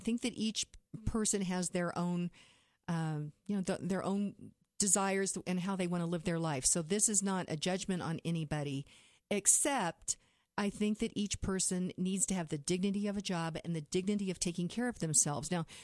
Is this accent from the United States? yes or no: yes; Kansas, United States; I grew up in Western Kansas, farming community, where you worked as a hobby.